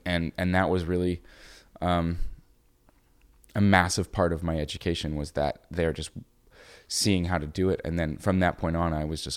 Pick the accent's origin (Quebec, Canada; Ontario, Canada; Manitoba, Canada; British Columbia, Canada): Manitoba, Canada; Winnipeg; I'm from Winnipeg.